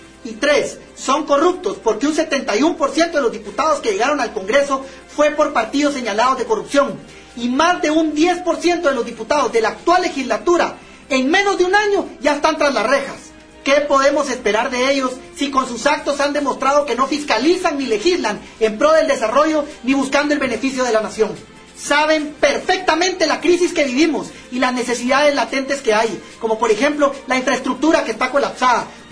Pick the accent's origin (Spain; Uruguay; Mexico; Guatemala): Guatemala; Como guatemaltecos, no vamos a tolerar más la corrupción